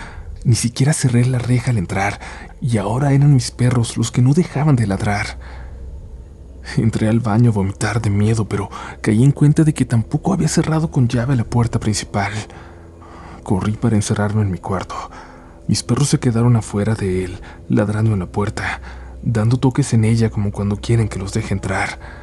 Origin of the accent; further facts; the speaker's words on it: Córdoba, Veracruz, Mexico; moved away as an adult; now in Mexico City, Mexico; Soy originaria de Córdoba, Veracruz, pero desde el 2010 vivo en la Ciudad de México, en aquel entonces aún llamada Distrito Federal. Desde entonces nos hemos mantenido en constante movimiento, viviendo en diversos barrios de la ciudad, por lo que nos tocó estar algún tiempo en la delegación Iztapalapa.